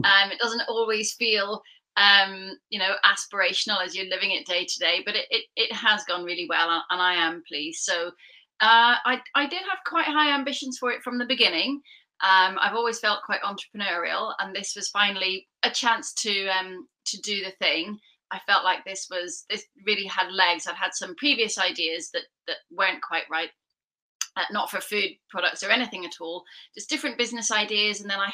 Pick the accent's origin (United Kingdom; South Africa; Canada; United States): United Kingdom; Northern Ireland; I actually come from a catering family. I grew up in Northern Ireland, where my grandparents had a restaurant.